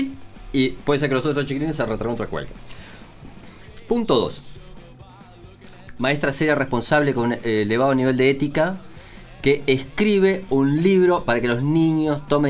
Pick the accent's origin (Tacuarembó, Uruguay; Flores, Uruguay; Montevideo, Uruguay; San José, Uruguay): Flores, Uruguay; Yo soy del interior rural.